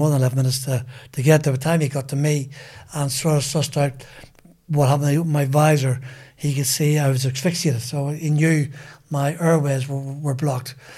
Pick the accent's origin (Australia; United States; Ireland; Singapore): Ireland; now in England; We grew up together in Irish motorsport.